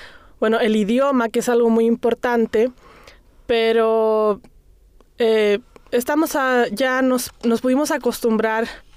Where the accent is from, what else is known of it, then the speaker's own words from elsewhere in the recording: Santiago, Santiago Metropolitan, Chile; now in United States; también soy de Santiago de Chile y espero que disfruten y aprendan en este curso de español. Nosotros vivimos aquí en Estados Unidos